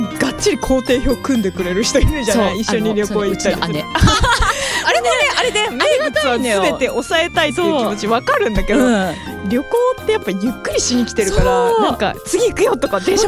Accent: Kansai, Japan; accent: Kansai dialect; 喋って関西出身だと関西弁できるってプロフィールにも書くから

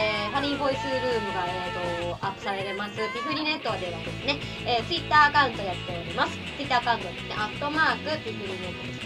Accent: Hirosaki, Aomori, Japan; 出た、私の出身地。弘前城を聞くと

